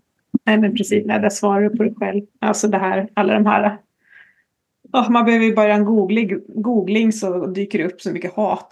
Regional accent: Horsbotten, Jämtland County, Sweden; now in Kautokeino, Norway; Jag bor i Kautokeino nu, men jag är ju från Horsbotten i Jämtland.

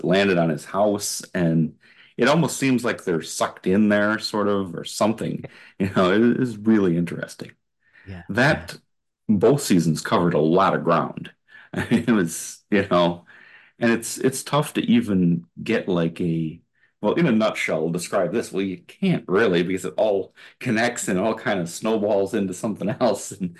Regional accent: Wisconsin, United States; And, hey, I'm from Wisconsin. We're flyover country too.

